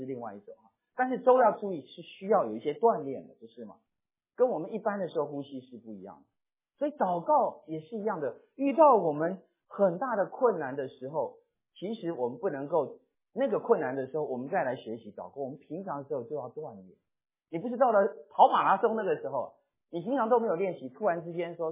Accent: China; 鸿门宴，我们中国人叫鸿门宴

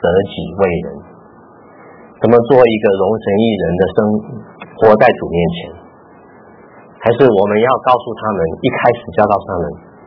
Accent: Taipei, Taiwan; also born or lived in Kaohsiung; 我好像我以前在台北长大，然后到了高雄

